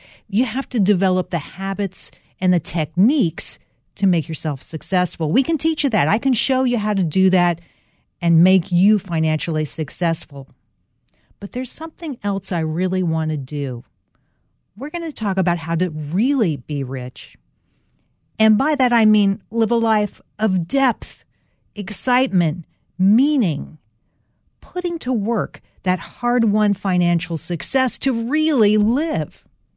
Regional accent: North Carolina, United States; I'm a coal miner's granddaughter. I'm from Western North Carolina, and we grew up in fairly tough circumstances in our family.

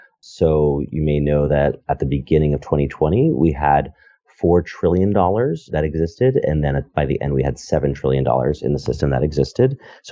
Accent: Connecticut, United States; also born or lived in New York / San Francisco; so I'm from Connecticut and lived in New York, you know, kind of growing up. And then I moved to Silicon Valley.

